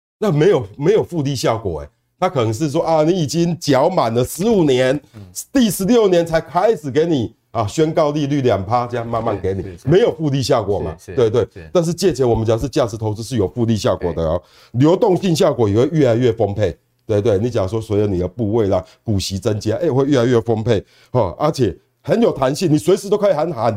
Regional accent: Taiwan; 我们台湾人很喜欢买储蓄险嘛

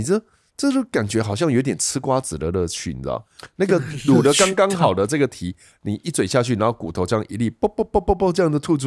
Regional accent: Changhua, Changhua County, Taiwan; born there; 因为我是彰化出生的。

